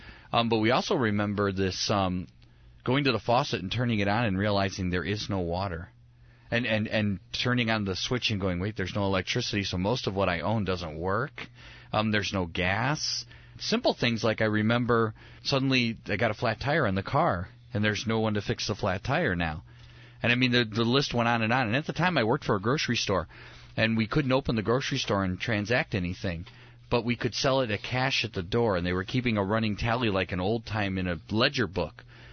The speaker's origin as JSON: {"language": "English", "region": "Midwest", "country": "United States", "said": "But we heard the hurricane was coming, and we're from the Midwest, so we don't know what that means."}